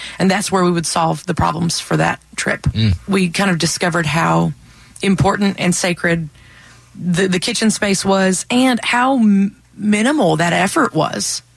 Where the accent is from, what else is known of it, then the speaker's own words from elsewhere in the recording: Mammoth Spring, Arkansas, United States; And then when I was growing up in Mammoth Spring, we lived really close to Hardy.